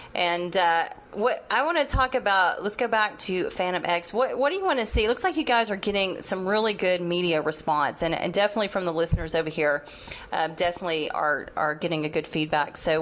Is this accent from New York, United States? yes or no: no; Arlington, Texas, United States; I'm actually from Arlington.